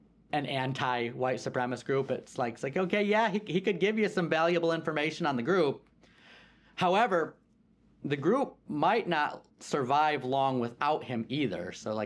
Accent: Michigan, United States; I grew up in Michigan

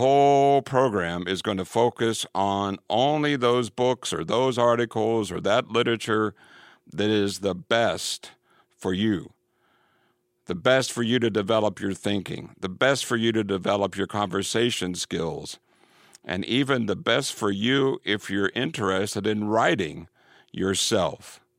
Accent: Ireland

